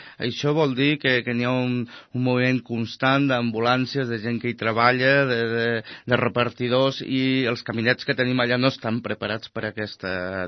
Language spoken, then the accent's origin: Catalan; Tarragona, Catalonia, Spain; Soc tarragoní de tota la vida.